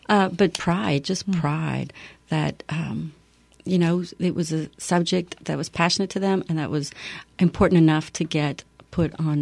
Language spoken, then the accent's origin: English; Breaux Bridge, Louisiana, United States; once they found out I was from Breaux Bridge, they just assumed, may y'all do that over there?